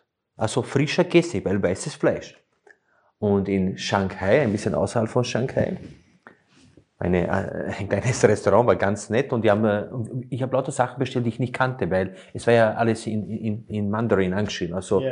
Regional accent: Slovenia; moved away; ich komme ja ursprünglich aus Slowenien

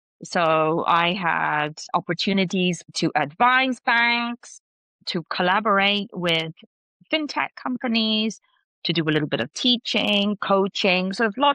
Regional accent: Hong Kong; I'm originally from Hong Kong, so that's we don't have four seasons.

